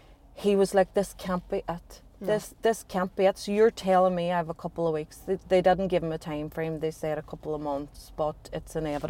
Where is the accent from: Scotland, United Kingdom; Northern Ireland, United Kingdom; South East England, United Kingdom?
Northern Ireland, United Kingdom; I am 35. Yeah. I live in Derry. I come from a family of nine. Seven kids, two parents. We grew up in Ballymac, so life was colourful.